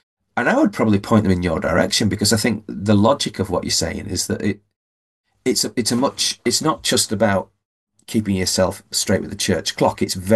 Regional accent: Yorkshire and the Humber, United Kingdom; I'm a Yorkshireman with formerly of a Scottish mother.

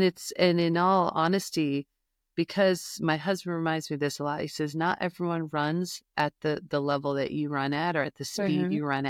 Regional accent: California, United States; I grew up in California, but in the Central Valley, which is similar to the Midwest.

